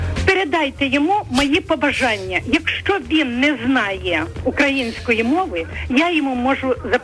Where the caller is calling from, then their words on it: Kyiv, Ukraine; Я з Києва. З Києва.